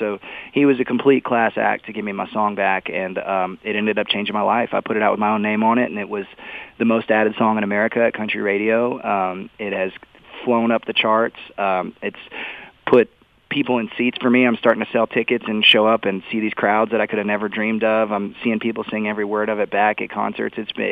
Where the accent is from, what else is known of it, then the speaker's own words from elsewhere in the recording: Austin, Texas, United States; I grew up playing bars in Austin when I was 14 years old with X's on my hand.